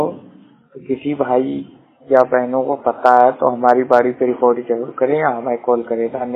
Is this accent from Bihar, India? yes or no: no; Uttar Pradesh, India; मैं जिला बस्ती उत्तर प्रदेश के रहने वाला हूँ।